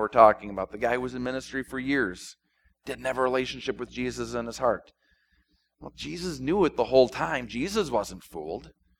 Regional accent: Minnesota, United States; when I was growing up in Minnesota, in my backyard we had two apple trees and a crab tree.

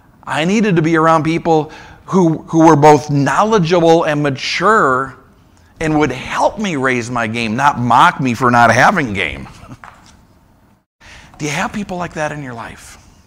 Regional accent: St. Paul, Minnesota, United States; Growing up in St. Paul, basketball was my idol for a long, long time.

